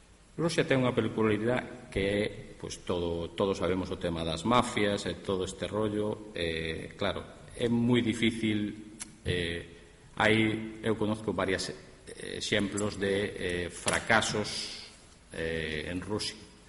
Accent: Galicia, Spain; como galegos que somos

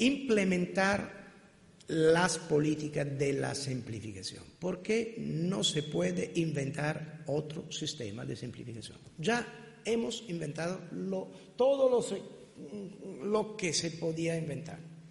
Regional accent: Italy; Spanish is a second language; No sé si porque no tenemos suerte nosotros italianos con las instituciones europeas

